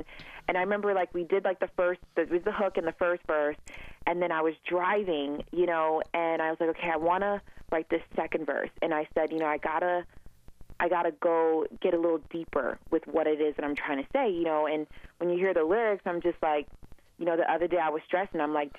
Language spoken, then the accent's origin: English; Nigeria; also born or lived in United States; it comes from my background, like being Nigerian. Like, you know, I also grew up in Nigeria. I was born in the U.S., but I actually grew up in Nigeria.